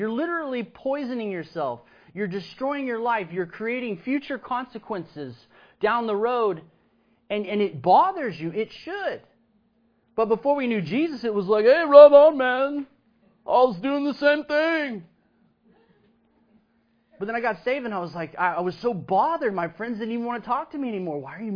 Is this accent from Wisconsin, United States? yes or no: no; Austin, Texas, United States; when I was young and especially growing up in Austin